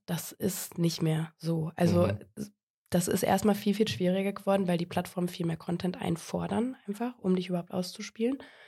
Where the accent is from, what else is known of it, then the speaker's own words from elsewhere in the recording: Finnentrop, North Rhine-Westphalia, Germany; Also, ich bin in Finntrop aufgewachsen, Attendorn zur Schule gegangen und bin dann zurückgekommen und bin dann eigentlich nach Olpe gezogen.